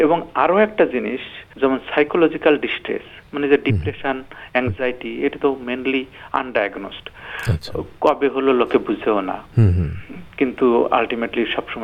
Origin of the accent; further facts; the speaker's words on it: Bangladesh; now in Australia; আমি তো শুধু বাংলাদেশি না, আমি তো একজন অস্ট্রেলিয়ানও, কাজে আমার সেটাকেও আমাকে দেখতে হবে।